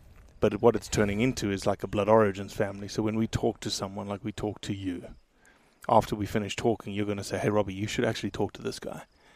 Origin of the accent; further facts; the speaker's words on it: South Africa; accent: South African; also born or lived in Mississippi, United States; now in United States; I said, well, it's 20 years of Mississippi mixed in with the South African accent.